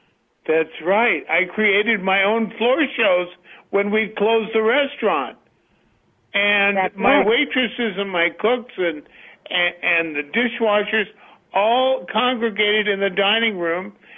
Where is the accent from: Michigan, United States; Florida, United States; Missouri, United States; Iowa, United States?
Iowa, United States; Cedar Rapids; Donna, I lived in Cedar Rapids, Iowa, and my father came here as a Lebanese immigrant with his mother